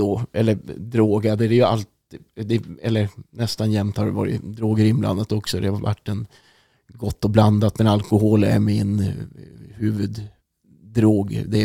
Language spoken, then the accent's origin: Swedish; Luleå, Norrbotten County, Sweden; Vi är från Luleå från början